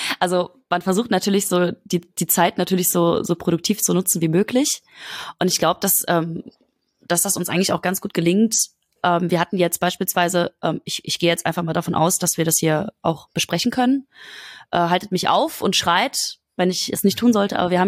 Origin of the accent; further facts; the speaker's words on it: Düsseldorf, North Rhine-Westphalia, Germany; Ja, ich komme aus Düsseldorf, genau. Ja, gebürtig.